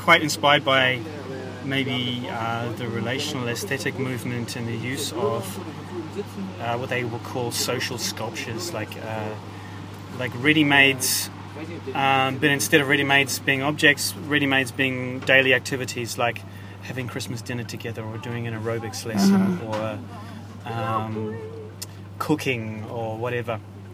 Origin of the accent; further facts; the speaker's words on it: New Zealand; Because I'm from New Zealand. I have to fly back to New Zealand every now and then.